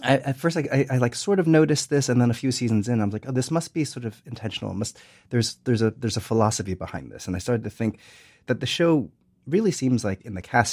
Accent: United States; because I watch it as an American. And as an American, we are, we're literally close to Mexico

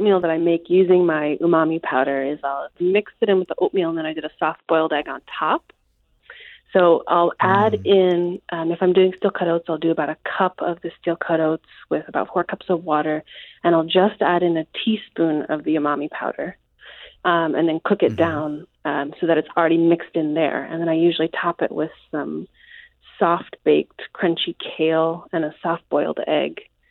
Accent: Japan; I grew up in Japan, so I've used a lot of these ingredients for years.

